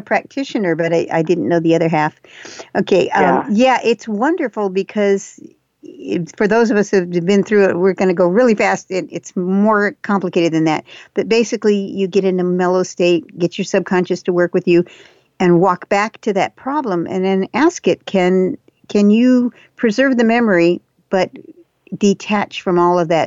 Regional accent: Japan; I was raised in Japan.

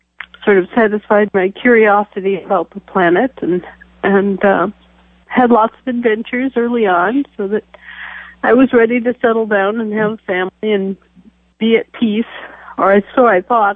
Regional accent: Wisconsin, United States; moved away; also born or lived in Alaska; I was born and raised in Wisconsin, grew up and moved all over the world, and finally came to rest in Alaska when I was about 30.

